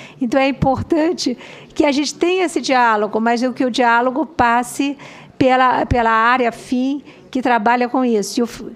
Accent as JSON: {"language": "Portuguese", "region": "São Paulo", "country": "Brazil", "tie": "born or raised there", "said": "eu sou de São Paulo, quer dizer, apesar de ter dito aqui que sou meio carioca, sou meio baiana, sou meio paulista, sou meio pernambucana, mas de qualquer forma, eu cresci no Bexiga e no Teatro Oficina"}